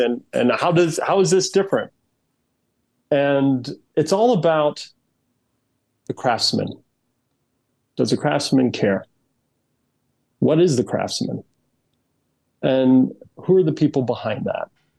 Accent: Arizona, United States; I'm from Arizona, so the sweating part we know

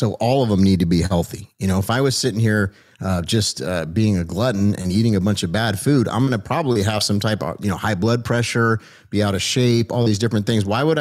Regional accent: Hollywood, California, United States; because I come from Hollywood, man. So, I saw the whole thing there

